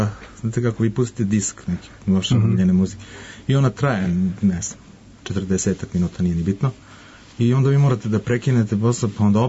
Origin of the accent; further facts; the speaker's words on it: Majdanpek, Bor District, Serbia; sam rođen u Majdanpeku, možemo da napravimo jedan lep uvod, ovako jedna priča vezana za moje detinjstvo i odrastanje, pošto sam ja odrastao u radničkoj porodici.